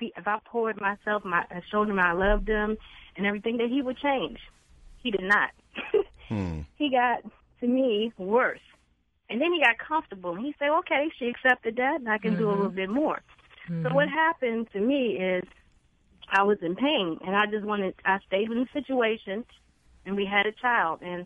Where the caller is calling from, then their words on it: Washington, District of Columbia, United States; from D.C.